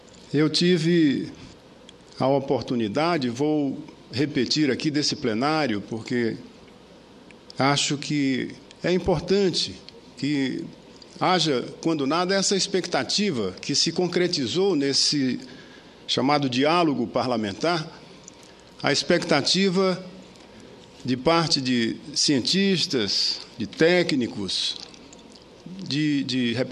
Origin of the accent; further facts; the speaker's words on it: Rio Branco, Acre, Brazil; a 500 metros da casa onde eu fui criado, em Rio Branco, eu pescava